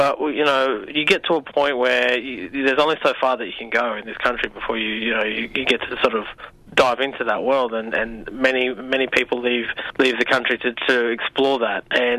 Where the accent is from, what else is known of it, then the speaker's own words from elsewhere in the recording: Blue Mountains, New South Wales, Australia; New South Wales, and I grew up outside of my country. I grew up in the Blue Mountains, about an hour out of Sydney or 2 hours out of Sydney.